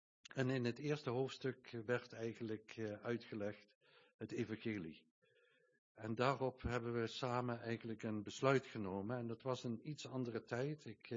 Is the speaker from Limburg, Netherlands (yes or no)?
yes; Kerkrade, Limburg, Netherlands; born there; Ik ben geboren in Kerkrade, niet zo ver hier vandaan. En met 23 jaar kwam ik tot geloof.